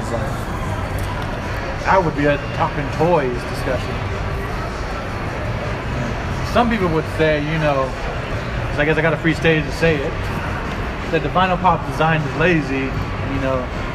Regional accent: United States; Maybe it's because I'm American.

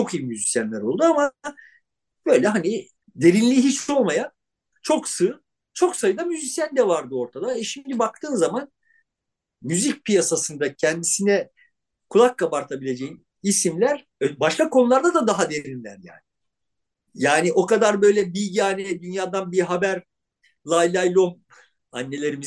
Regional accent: Izmir, İzmir, Turkey; Yani ondan önce biz İzmirliler olarak şanslıydık. Şeyleri izleyebiliyorduk fuarda.

